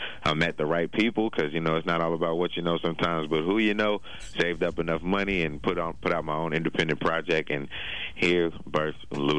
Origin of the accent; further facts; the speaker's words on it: Atlanta, Georgia, United States; I'm from Atlanta.